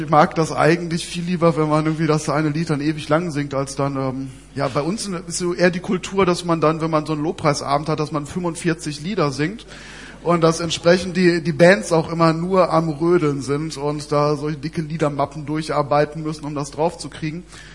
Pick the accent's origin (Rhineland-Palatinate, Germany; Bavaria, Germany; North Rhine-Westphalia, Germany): North Rhine-Westphalia, Germany; Remscheid; wir kommen aus Remscheid und kein Mensch kennt Remscheid.